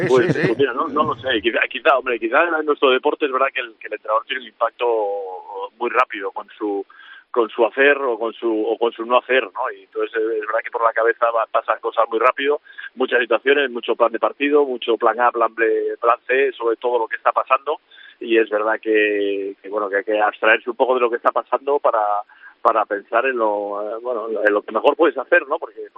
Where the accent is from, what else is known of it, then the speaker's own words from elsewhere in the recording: Vigo, Galicia, Spain; Sí, sí, soy de Vigo.